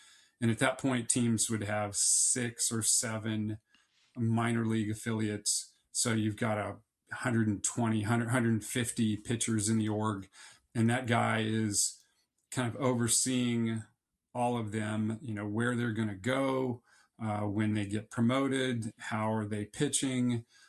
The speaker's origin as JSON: {"language": "English", "region": "Florida", "country": "United States", "tie": "born or raised there", "said": "Well, I grew up in Central Florida and had a chance to play golf as a young kid"}